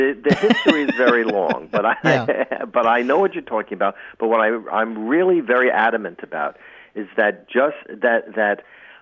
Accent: United States; And, you know, from my perspective, and I'm American, mm-hmm. that's my identity is predominantly American.

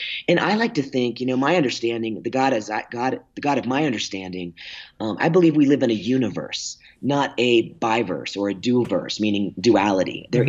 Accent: Virginia, United States; I have a couple I grew up with in Virginia

